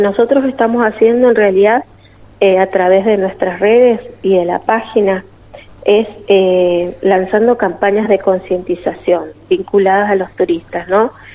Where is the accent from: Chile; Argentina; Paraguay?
Argentina; Mendoza; nosotros como mendocinos